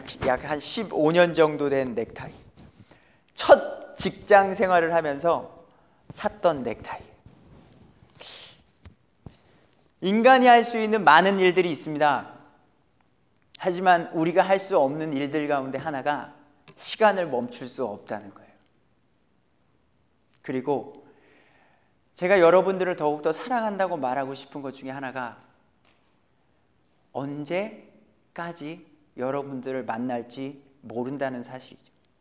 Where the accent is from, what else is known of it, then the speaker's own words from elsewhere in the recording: South Korea; first language Korean; now in Canada; 제가 영어를 잘한다면야 뭐 캐나디언 교회로 가면 됐겠지만 영어가 아직 어눌한지라 저는 제 모국어인 한국으로 한국어로 같은 믿음의 사람들을 찾고